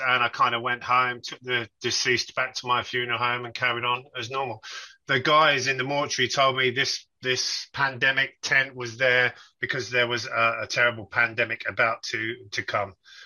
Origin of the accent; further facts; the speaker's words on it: Milton Keynes, South East England, United Kingdom; I'm from Milton Keynes in the UK, and I run my own funeral home.